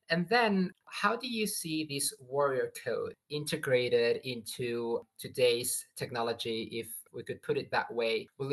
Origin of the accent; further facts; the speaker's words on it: Mexico; I'm from Mexico, and I live here in Mexico City